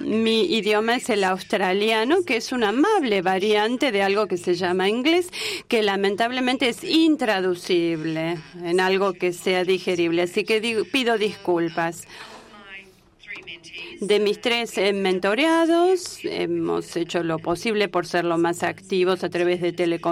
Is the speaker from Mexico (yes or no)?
no; Armenia; Spanish is a second language; de Armenia.